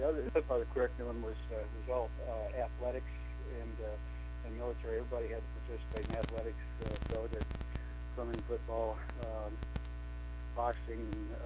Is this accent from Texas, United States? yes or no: yes; Dallas, Texas, United States; also born or lived in Gainesville, Georgia, United States / New Iberia, Louisiana, United States; Mostly in Dallas, Texas.